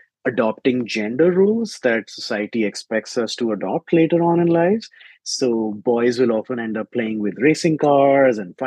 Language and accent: English; Delhi, India; moved away as an adult; now in Arizona, United States; I grew up in Delhi, India. I lived there my whole life before coming to Arizona for my PhD. And at the undergrad level and at the master's level, I studied English literature in Delhi University and at a university called the Jawaharlal Nehru University.